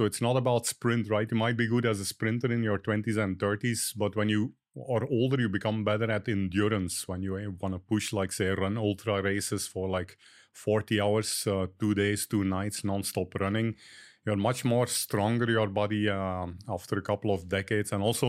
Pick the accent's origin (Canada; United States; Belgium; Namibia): Belgium; now in Chennai, India; I'm basically from Belgium. I was born and raised there, finished my master's of computer science. And then in 98, so 25 years ago, I was sent to India